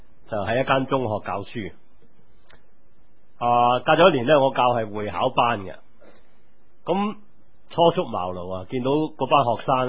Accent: China; 好多时候我諗我哋中国人呢，尤其是我哋父母呢

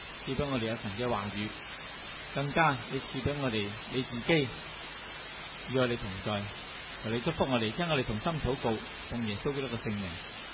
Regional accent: China; 你知道我哋中国人呢

